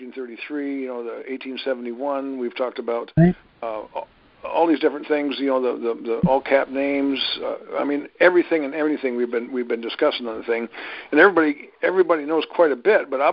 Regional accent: Michigan, United States; Well, we're from Michigan, and I've known Darlie for 4 years

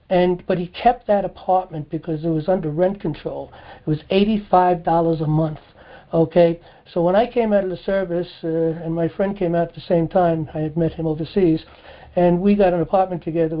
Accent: New York City, New York, United States; I was raised in the Bronx.

